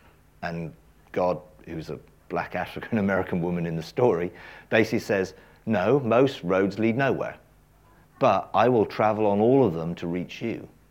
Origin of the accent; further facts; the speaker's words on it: England, United Kingdom; because we're English